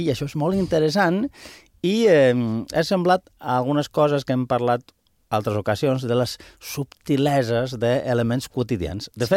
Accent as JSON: {"language": "Catalan", "town": "Barcelona", "region": "Catalonia", "country": "Spain", "said": "jo sóc del nord d'Espanya, del nord. I tothom a Londres em deia, que ets de Barcelona."}